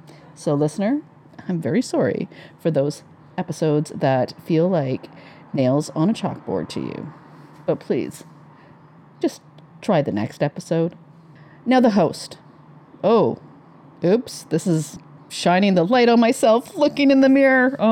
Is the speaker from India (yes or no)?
no; Western Canada, Canada; But I'm Canadian and I'm not about to butcher those accents by pretending to be anything other than from Western Canada.